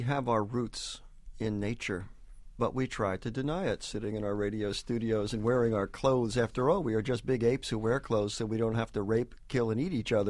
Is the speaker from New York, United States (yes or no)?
yes; Peekskill, New York, United States; I grew up in Peekskill